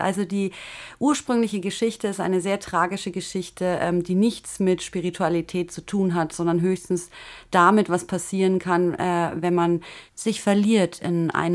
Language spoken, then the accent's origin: German; Bavaria, Germany; weil wir sind ja aus Bayern.